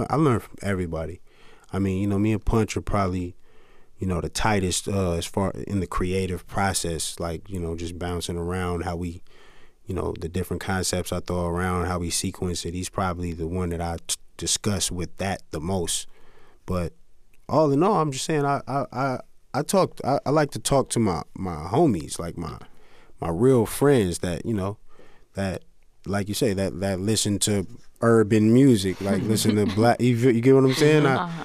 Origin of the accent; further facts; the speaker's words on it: Carson, California, United States; Fortunately for me, I'm not from the projects or anything. Like I said, I'm from Carson, California.